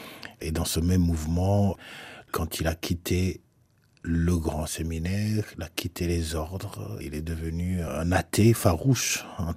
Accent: Rwanda; first language Kinyarwanda; French is a second language; La langue rwandaise, c'est ma langue maternelle.

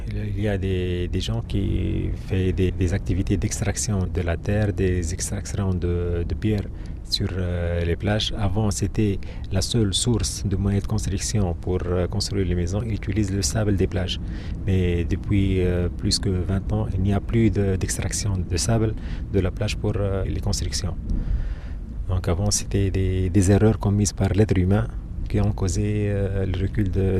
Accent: Kerkennah, Sfax Governorate, Tunisia; born there; Moi, je suis né ici à Kerkena.

